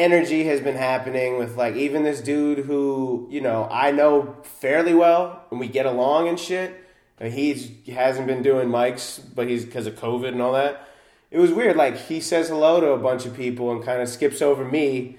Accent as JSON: {"language": "English", "region": "New Jersey", "country": "United States", "said": "so I'm from New Jersey originally, too."}